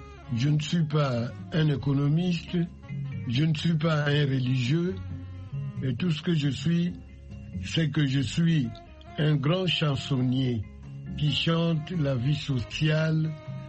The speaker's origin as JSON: {"language": "French", "country": "Angola", "also_born_or_lived": "Congo", "said": "moi je suis angolais, je suis né au Congo."}